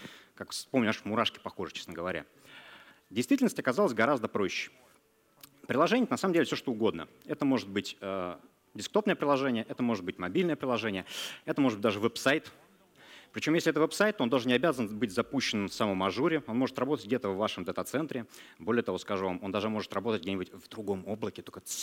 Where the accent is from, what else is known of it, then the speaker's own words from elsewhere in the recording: Novosibirsk, Novosibirsk Oblast, Russia; Я тоже из Новосибирска.